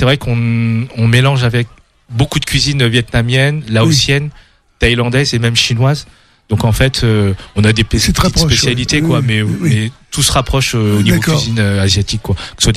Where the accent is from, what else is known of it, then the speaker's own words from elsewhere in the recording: France; je suis très rattaché à mes origines, à ma culture. Mais c'est vrai que comme j'ai grandi en France